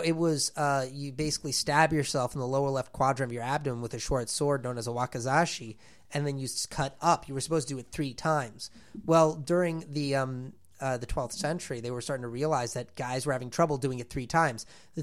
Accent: United States; which means I'm an American, but my heart is Japanese.

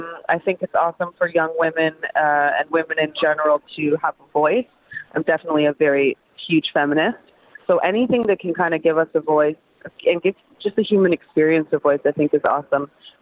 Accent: Toronto, Ontario, Canada; Toronto's a really multicultural, multi-paved place.

